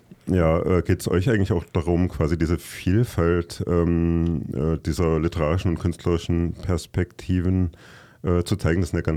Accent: Kassel, Hesse, Germany; zum Beispiel Halle an der Saale oder Kassel, wo ich herkomme

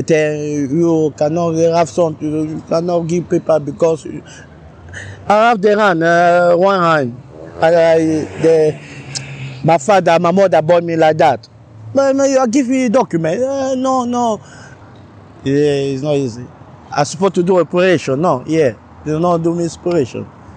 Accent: Cameroon; English is a second language; I'm from Cameroon.

